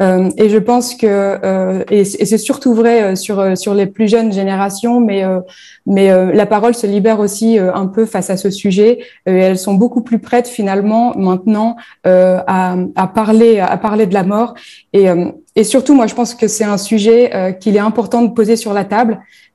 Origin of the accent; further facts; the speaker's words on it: northern France, France; Moi, je suis native du nord de la France où finalement les liens familiaux sont toujours très forts.